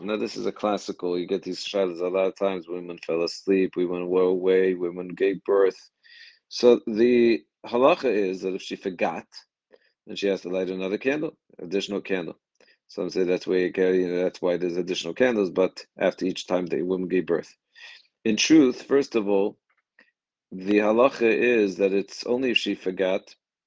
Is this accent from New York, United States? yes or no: yes; Riverdale, New York, United States; I remember I grew up in Riverdale